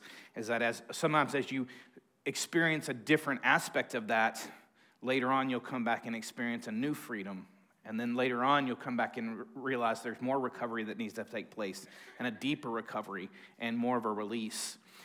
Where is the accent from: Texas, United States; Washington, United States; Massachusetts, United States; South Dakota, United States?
Texas, United States; We always let everybody know we're from the Republic. The Republic of Texas